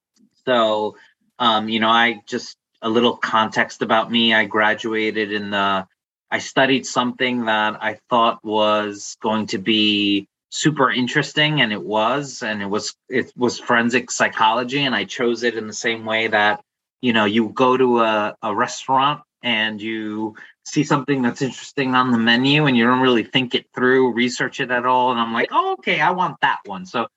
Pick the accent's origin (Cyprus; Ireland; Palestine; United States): Cyprus; You know, I'm originally from Cyprus.